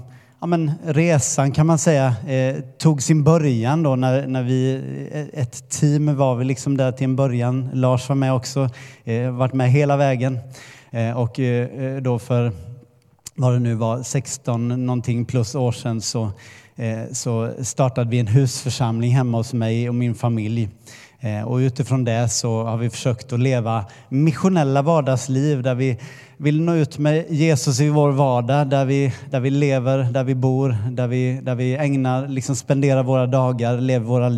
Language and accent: Swedish; Sävsjö, Jönköping County, Sweden; Jag är en person som är född och uppvuxen i Småland, i en liten håla som heter Sävsjö. Växte upp i en brasiliansk-svensk familj. Så mina rötter har jag till stor del i Brasilien genom min pappa